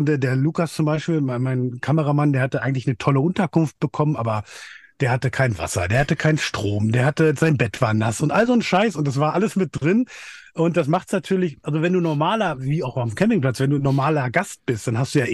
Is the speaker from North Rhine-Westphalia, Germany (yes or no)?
no; Hesse, Germany; ich komme aus der Nähe von Frankfurt, in so einem kleinen Ort